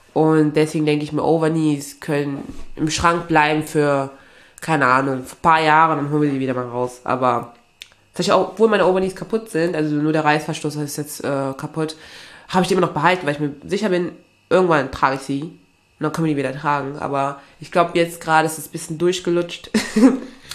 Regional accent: Aachen, North Rhine-Westphalia, Germany; Und bei mir, also ich komme ja eigentlich aus Aachen.

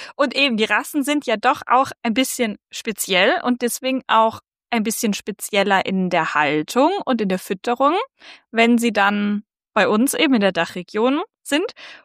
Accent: Rhineland-Palatinate, Germany; da, wo ich herkomme, wo meine Eltern wohnen, in Rheinland-Pfalz

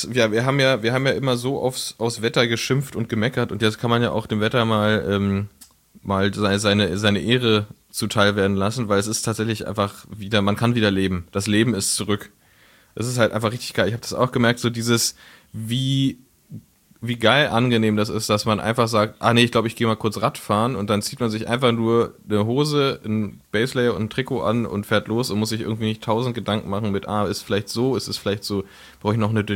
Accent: Berlin, Germany; ich bin ja in Frohnau aufgewachsen, in Reinickendorf.

